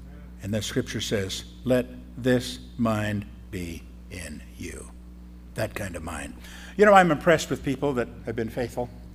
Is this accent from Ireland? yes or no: no; Iowa, United States; I grew up in Iowa on a farm. We had no servants.